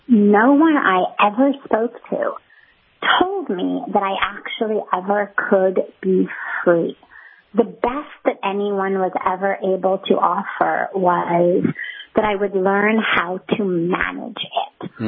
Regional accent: Los Angeles, California, United States; I was raised in Los Angeles in Hollywood

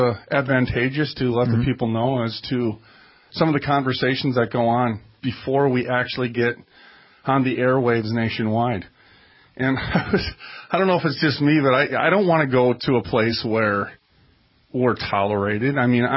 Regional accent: New York, United States; yeah, we're from New York.

